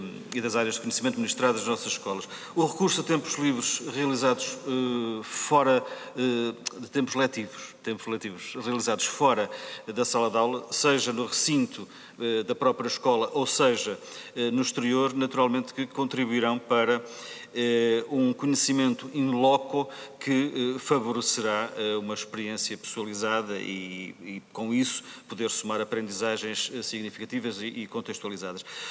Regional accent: Fafe, Braga, Portugal; no Conselho de onde sou oriundo, no Conselho de Faf, e onde fui também autarca

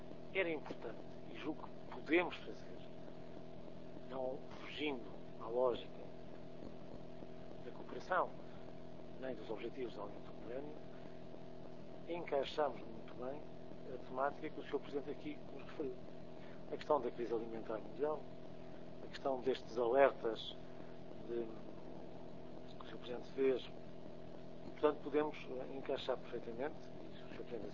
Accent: Portugal; enquanto português e até enquanto europeu

